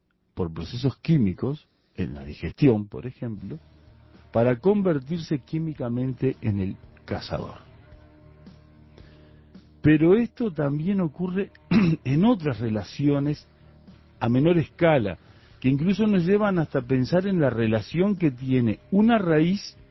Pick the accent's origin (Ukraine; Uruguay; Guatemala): Uruguay; somos uruguayos, estamos no, acá.